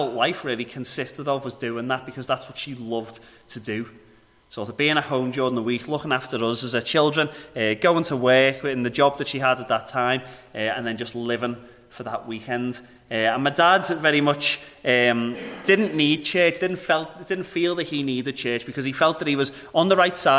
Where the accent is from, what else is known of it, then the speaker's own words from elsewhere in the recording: Liverpool, North West England, United Kingdom; moved away as an adult; now in Northern Ireland; I am originally from Liverpool. I moved over here in 2012. My wife's from over here.